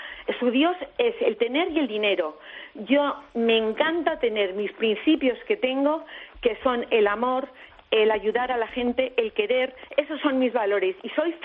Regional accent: Madrid, Community of Madrid, Spain; born there; Tengo 70 años, ¿vale? He sido azafata en el aeropuerto de Madrid, porque nací en Madrid. Hablo francés, inglés y español.

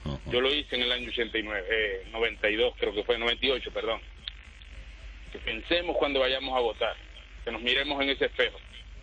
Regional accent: Maracaibo, Zulia, Venezuela; moved away; Yo soy de Maracaibo, de la zona petrolera.

